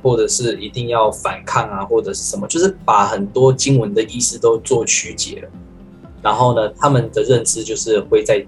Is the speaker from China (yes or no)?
no; Taiwan; 我在这边长大嘛